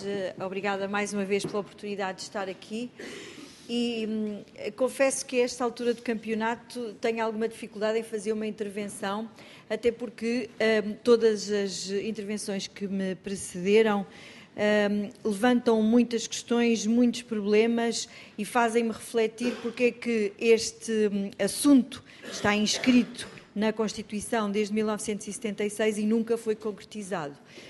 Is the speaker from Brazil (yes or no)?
no; Portugal; E eu, enquanto portuguesa, eu quero que isso aconteça em todos os municípios.